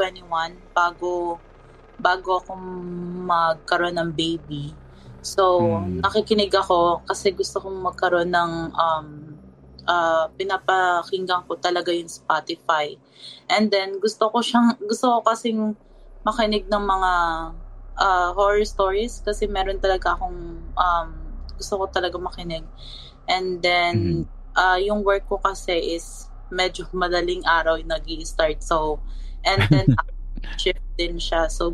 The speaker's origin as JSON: {"language": "Tagalog", "town": "Olongapo", "region": "Central Luzon", "country": "Philippines", "lives_now": "San Diego, United States", "said": "Dito ako ngayon sa San Diego, California. Pero sa Pilipinas, nakatira kami sa Olongapo City, Zambales."}